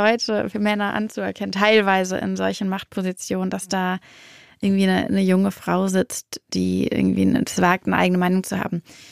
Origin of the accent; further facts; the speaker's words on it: Hamburg, Germany; bin ich auch Hamburgerin.